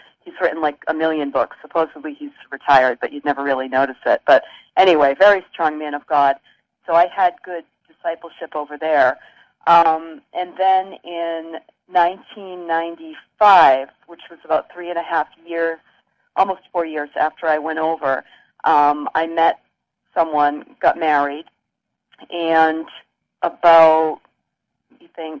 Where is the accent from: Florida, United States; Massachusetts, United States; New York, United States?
Massachusetts, United States; I was brought up Roman Catholic. You probably not too hard to understand … I'm from Massachusetts. Yeah. My parents are Irish Catholics, and so I was in church with my two brothers.